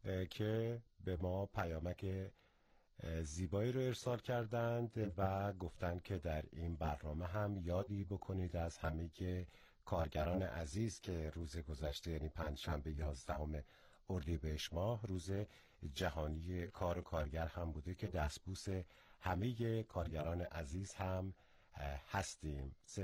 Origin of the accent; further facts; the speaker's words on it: Iran; بله ما ایرانی هستیم